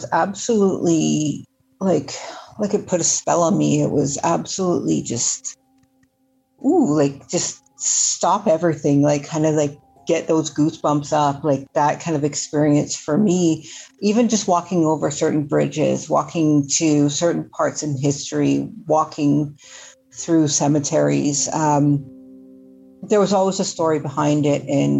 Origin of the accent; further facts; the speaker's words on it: Scotland, United Kingdom; also born or lived in Canada; And I was in more southern Scotland, and then